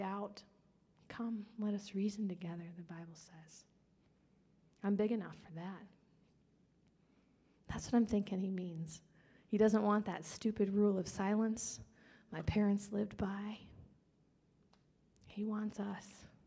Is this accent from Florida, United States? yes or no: no; Minneapolis, Minnesota, United States; and I'm from Minnesota, Minneapolis, Minnesota.